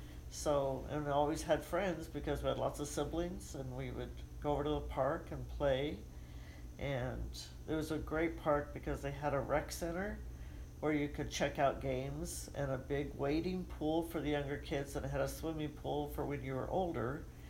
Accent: Portland, Oregon, United States; born there; I was born in 1954 in Portland, Oregon, and our first house was the house I liked best of all the houses I lived in.

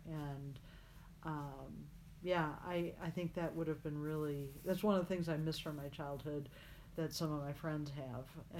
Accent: Naperville, Illinois, United States; I grew up in the suburbs of Chicago, mostly Naperville, but we moved around a little bit and then went to college in southern Indiana.

